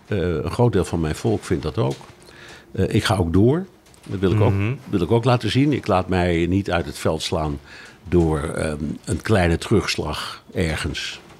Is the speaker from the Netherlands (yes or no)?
yes; Netherlands; ik blijf een Hollander